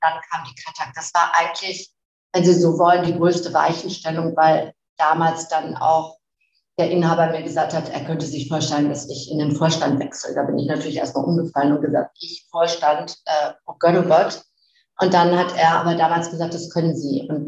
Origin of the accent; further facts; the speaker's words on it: Flensburg, Schleswig-Holstein, Germany; born there; also born or lived in Ruhr area; bin 59 Jahre alt und bin eigentlich so in Flensburg geboren. Ich komme aus dem Norden und habe dann jahrelang im Ruhrgebiet verbracht mit meiner Ausbildung schon und bin jetzt im schönen Ostwestfalen gelandet, das aber auch schon seit 18 Jahren.